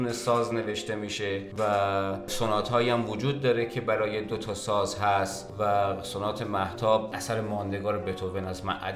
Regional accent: Iran; بعد از طرف دیگه من ایرانی هستم، حتما نمیتونم مثل یه آلمانی یا مثلا مثل یک روس موسیقی کلاسیک اجرا بکنم

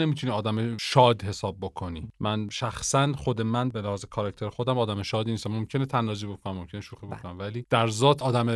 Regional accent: Tehran, Tehran Province, Iran; و مادر من متولد تبریز بودن و مرحوم پدر من خیلی اصرار داشتن که من به عنوان بچه‌ای که در تهران بزرگ شدم، در تهران به دنیا اومدم، حتما این زبان رو بلد باشم.

